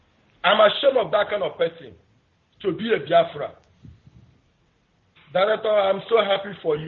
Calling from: Dakar, Senegal; I'm calling from Dakar, Senegal.

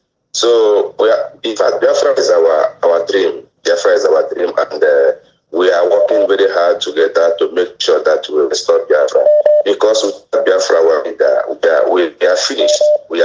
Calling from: Malaga, Andalusia, Spain; I'm calling from Spain, Malaga.

